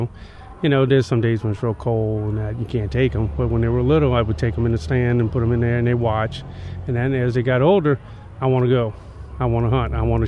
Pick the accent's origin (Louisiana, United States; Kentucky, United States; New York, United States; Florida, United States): Louisiana, United States; Well, I'm born and raised in Plaquemine Parish.